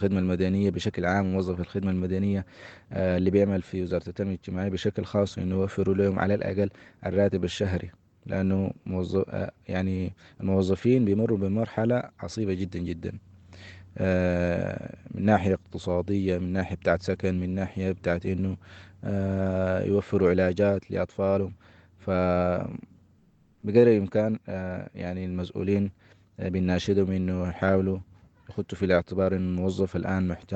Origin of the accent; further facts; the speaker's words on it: Sudan; ونصل لمرحلة نقدر نتعايش فيها كلنا كسودانيين، نقدر نبني بلدنا السودان.